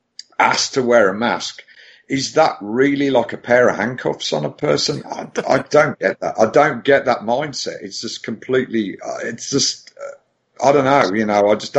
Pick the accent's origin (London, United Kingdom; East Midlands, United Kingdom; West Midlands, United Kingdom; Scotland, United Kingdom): West Midlands, United Kingdom; Birmingham; now in Brighton, United Kingdom; No, I'm from Birmingham, but I actually live, in these times, I actually live near the coast. So I live near Brighton